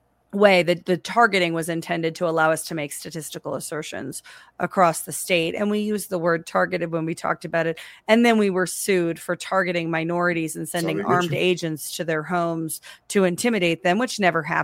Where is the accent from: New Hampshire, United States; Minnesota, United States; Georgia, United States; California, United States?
Georgia, United States; Atlanta; I grew up in Atlanta.